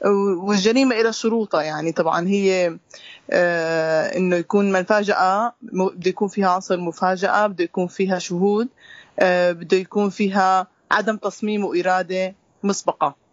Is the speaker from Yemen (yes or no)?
no; Syria; يعني موجودة عندنا بسوريا وبالدول العربية